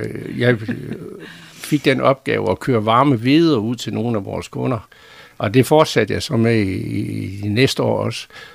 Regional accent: Jerup, North Denmark Region, Denmark; also born or lived in Aalbæk / Frederikshavn; min mor drev et bageri i Jerup, og på et tidspunkt, der kom der en og ville købe det. Og så flyttede vi fra Jerup, hvilket jeg ikke var særlig glad for.

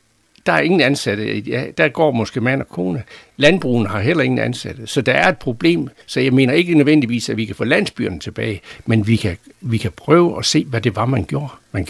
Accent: Jerup, North Denmark Region, Denmark; also born or lived in Aalbæk / Frederikshavn; min mor drev et bageri i Jerup, og på et tidspunkt, der kom der en og ville købe det. Og så flyttede vi fra Jerup, hvilket jeg ikke var særlig glad for.

